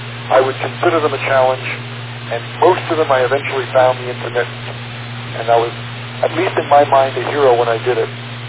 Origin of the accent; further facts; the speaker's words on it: Middle Island, New York, United States; There was a particular set in my hometown where I was the chief repair person in Middle Island, Long Island.